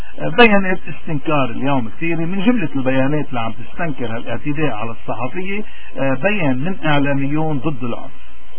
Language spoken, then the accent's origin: Arabic; Lebanon; بنصير نحن كلبنانيين وين ما بدنا نروح وين ما بنكون موجودين نحن بدنا ندفع هذه الضرر.